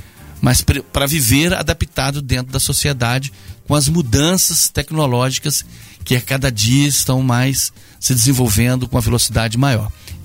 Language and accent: Portuguese; Volta Redonda, Rio de Janeiro, Brazil; Eu sou da cidade de Volta Redonda, que é uma cidade média, depois vim morar na cidade de Resende, aqui no sul fluminense, né? E depois vim aqui para essa região aqui da Mantiqueira.